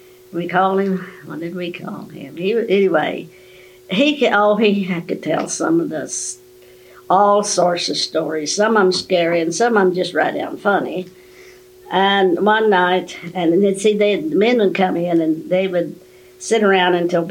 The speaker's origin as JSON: {"language": "English", "region": "Oklahoma", "country": "United States", "tie": "born there", "said": "about a mile and a half down in it's a pasture now. That's where I was born on February 4th, 1919. And I was number 11 of our family"}